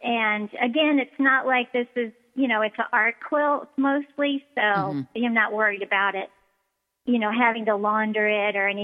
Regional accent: the South, United States; I never say it right because I'm a Southerner and it comes out Val Danny.

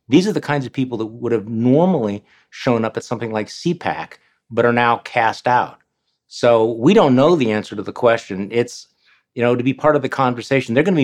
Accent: Wisconsin, United States; In my home state, one of the brightest young rising stars in the Republican Party was Congressman Mike Gallagher.

